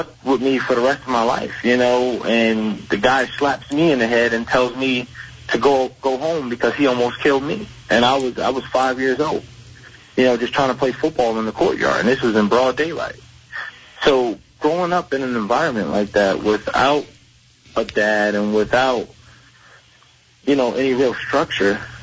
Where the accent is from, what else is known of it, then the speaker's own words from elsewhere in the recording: Elizabeth, New Jersey, United States; Growing up in Elizabeth was very difficult when I was younger. When I was younger, I grew up in the projects called Pioneer Homes and Magnolia Manors and Radlag Manors.